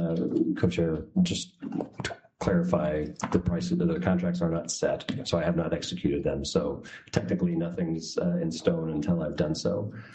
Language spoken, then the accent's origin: English; Eagle River, Alaska, United States; I'm from Eagle River, so that would be fantastic.